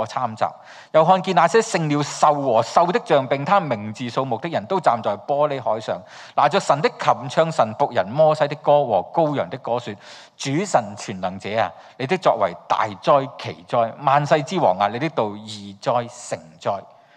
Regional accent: Hong Kong; 我们作为香港人

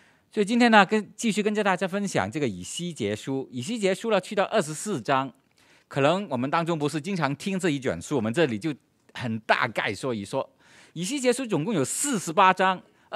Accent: Hong Kong; 我们香港人以前也有很多骄傲，是不是、啊、我们有很多的储备、啊、我们有很好的飞机场

